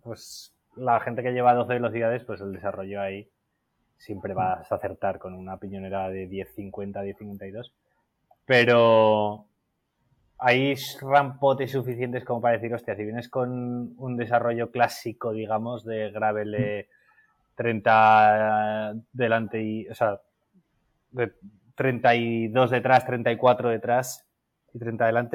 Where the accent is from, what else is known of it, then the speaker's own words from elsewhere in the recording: Zaragoza, Aragon, Spain; soy de Zaragoza, o sea que me tengo que ir, si quiero ir en barco, me tengo que ir a Barcelona